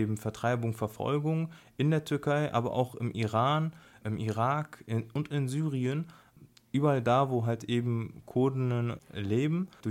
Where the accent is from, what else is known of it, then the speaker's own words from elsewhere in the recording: Cologne, North Rhine-Westphalia, Germany; Ich komme aus Köln und studiere in Bonn.